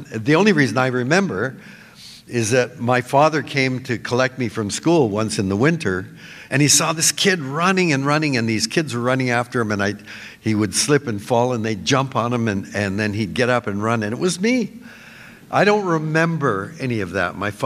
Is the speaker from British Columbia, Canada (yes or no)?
yes; Vancouver, British Columbia, Canada; born there; I was born in Vancouver in 1936